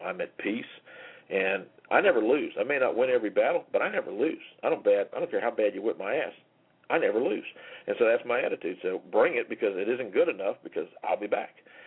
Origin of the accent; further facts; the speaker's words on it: Gainesville, Florida, United States; first language French; also born or lived in New Hampshire; My old man moved our family to Gainesville in 54. We came down from New Hampshire. My old man came down here to work at the university in 52. We moved down here in August of 54. I'm a little 3.5-year-old French-Canadian kid that speaks nothing but French.